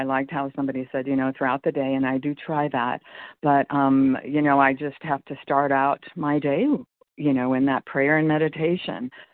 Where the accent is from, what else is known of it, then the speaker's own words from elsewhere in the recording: California, United States; I'm from California.